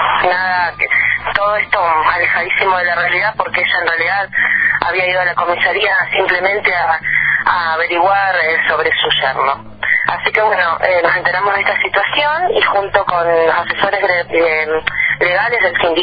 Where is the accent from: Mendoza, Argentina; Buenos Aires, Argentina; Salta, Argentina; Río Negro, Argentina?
Río Negro, Argentina; Villa Regina; En Villa Regina, de donde yo soy, logramos juntarnos un grupo numeroso de mujeres